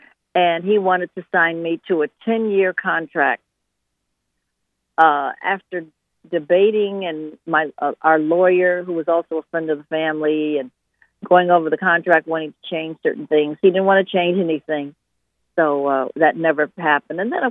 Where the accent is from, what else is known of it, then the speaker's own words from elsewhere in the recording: Detroit, Michigan, United States; I'm from Detroit. I was born and raised in Detroit.